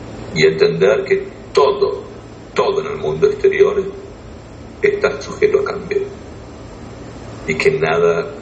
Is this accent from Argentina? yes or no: yes; Argentina; Bueno, yo soy de Argentina, los helados argentinos no son el helado dulce de leche.